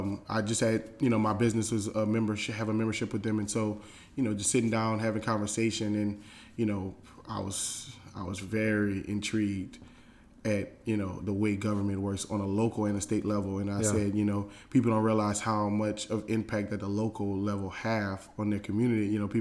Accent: Carencro, Louisiana, United States; also born or lived in Lafayette; Born and raised in Karen Crow, Louisiana. Moved to Lafayette when I started college.

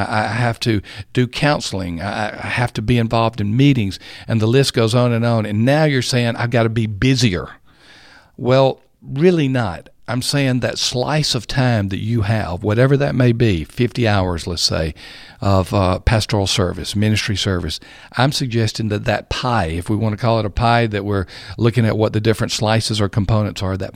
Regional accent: Franklin, Tennessee, United States; We work in Nashville. I live in Franklin, all in the metro Nashville area. But I discover things about my hometown, Franklin, every week.

